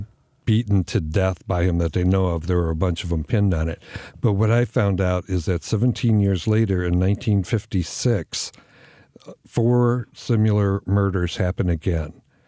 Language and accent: English; Michigan, United States; I grew up in Michigan. I heard that story.